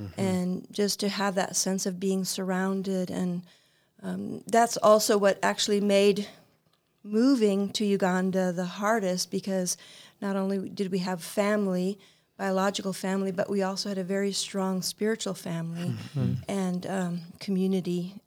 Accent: India; moved away as an adult; now in United States; Well, I was born in India to missionary parents who also were born to missionary parents. Well, at least my dad was, he was actually born in the same hospital that I was born in. And I lived there until I was 18

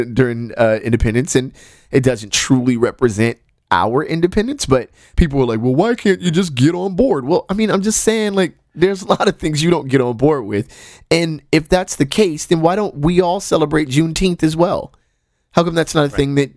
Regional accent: United States; I'm from America. We seem to be collectively very uncomfortable with bringing up the ugliness of American history.

